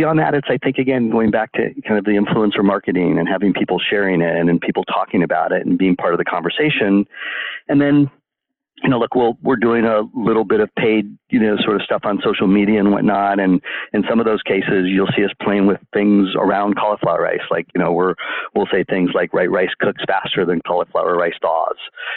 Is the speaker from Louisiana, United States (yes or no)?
no; California, United States; born or raised there